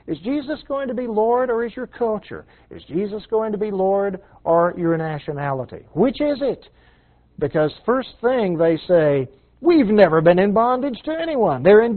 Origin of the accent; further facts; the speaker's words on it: Texas, United States; You've got to remember that I'm a Texan.